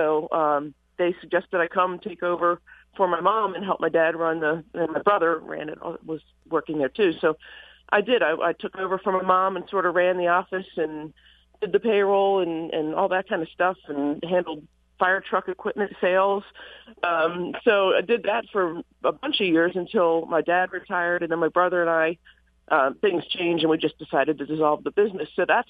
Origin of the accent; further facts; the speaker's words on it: Bel Air, Maryland, United States; And I grew up in Bel Air, right, you know, near Country Life.